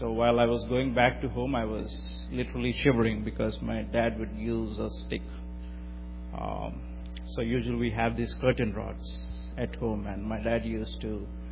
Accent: India; I was born and brought up in India. I was born into a Christian family. Both my grandparents were pastors.

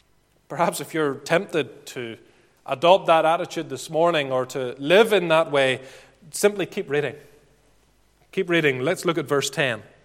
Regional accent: Ballymena, Northern Ireland, United Kingdom; maybe it's just because I'm from Ballymena

